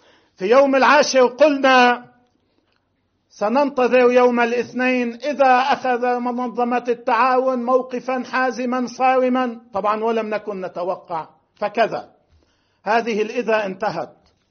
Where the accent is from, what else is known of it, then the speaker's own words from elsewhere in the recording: Lebanon; وهكذا نفهم ما جرى عندنا في لبنان 1982